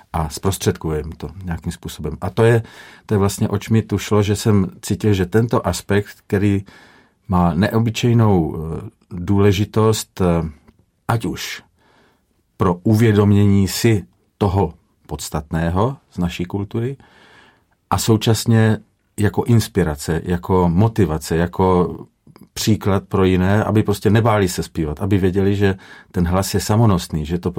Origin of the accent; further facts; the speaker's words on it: Moravia, Czechia; protože jsme z Moravy, že, a já jsem moravský patriot